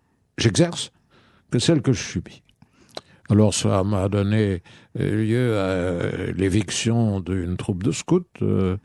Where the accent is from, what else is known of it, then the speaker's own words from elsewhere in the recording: Paris, Île-de-France, France; born there; Je suis né à Paris, de parents nés à Paris, de grands-parents qui pour la moitié étaient nés à Paris. Et qui avaient des attaches. D'un côté de ma mère, c'était la Bretagne, de l'autre côté de mon père, c'était les Vosges. Mais j'étais l'enfant de deux Parisiens vraiment viscéraux